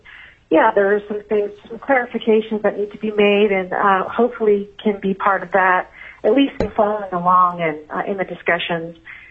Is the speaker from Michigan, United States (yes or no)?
no; Alaska, United States; My background, I'm born and raised in Alaska. That's where my whole life. I was born in New Haven, Alaska. Our family moved to the Kenai Peninsula area, and I've been here pretty much ever since.